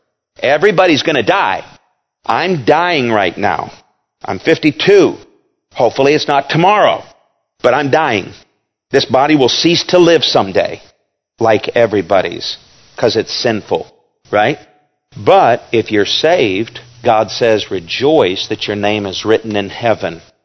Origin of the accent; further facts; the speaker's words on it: Kansas, United States; I'm from Kansas. That's where I was born.